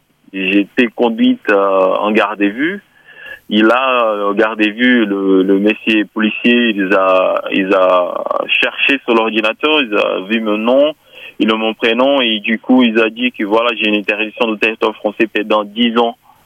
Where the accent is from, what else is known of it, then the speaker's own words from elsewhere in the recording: Brazil; now in France; je suis brésilien, actuellement j'ai 27 ans.